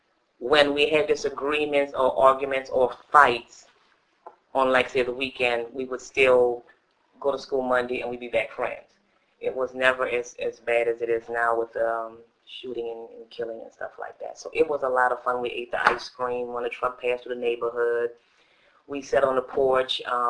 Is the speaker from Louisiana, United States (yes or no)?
yes; New Orleans, Louisiana, United States; But I was born here in New Orleans.